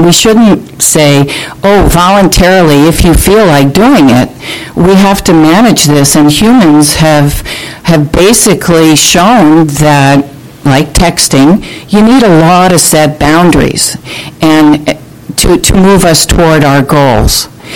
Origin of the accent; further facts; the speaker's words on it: Seattle, Washington, United States; I'm from Seattle, Washington.